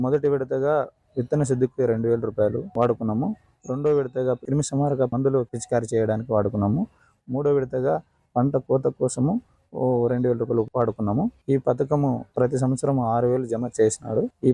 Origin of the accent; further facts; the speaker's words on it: Kallakunda, Andhra Pradesh, India; మాది కల్లకుండ గ్రామం, పెదకడబూరు మండలం.